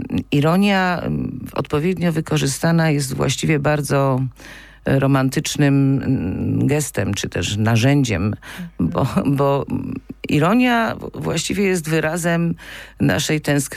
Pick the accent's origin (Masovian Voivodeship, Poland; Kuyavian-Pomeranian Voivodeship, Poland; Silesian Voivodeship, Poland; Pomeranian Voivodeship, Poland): Silesian Voivodeship, Poland; Gliwice; moved away as an adult; now in Kraków, Poland; bo to moje rodzinne miasto. Do Krakowa przyjechałam na studia i już zostałam.